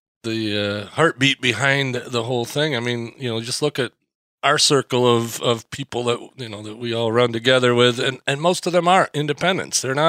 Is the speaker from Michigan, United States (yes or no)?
yes; Michigan, United States; In fact, one of your cohorts lives here in my hometown up here in Northern Michigan.